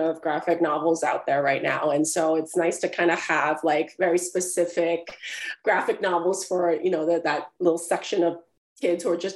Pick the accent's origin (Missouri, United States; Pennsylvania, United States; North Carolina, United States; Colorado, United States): Pennsylvania, United States; Philadelphia; also born or lived in Hong Kong; now in New York, United States; So I was born in Hong Kong, and I kind of grew up there until the age of 9. And then my family had immigrated to Philadelphia, Pennsylvania, where I grew up there with my sister, and then later my brother was born.